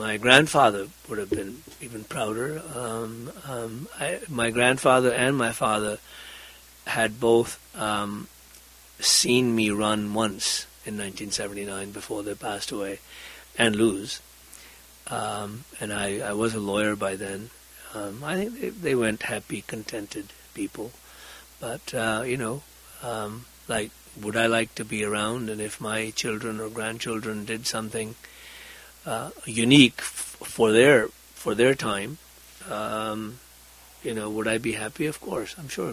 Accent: India; I know about Afghanistan because I grew up in India. It's closer.

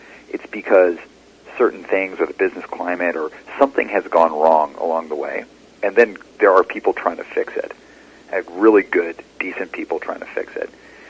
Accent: Alberta, Canada; So I grew up in Alberta as a skateboarder.

